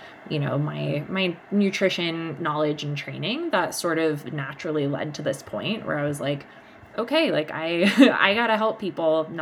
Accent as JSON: {"language": "English", "region": "East Coast", "country": "United States", "tie": "born or raised there", "said": "but I ended up moving out to Colorado. I grew up on the East Coast."}